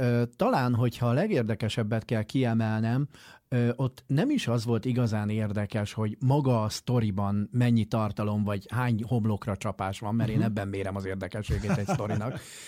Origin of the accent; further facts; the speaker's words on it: Hungary; Egyrészt, mert magyar ember vagyok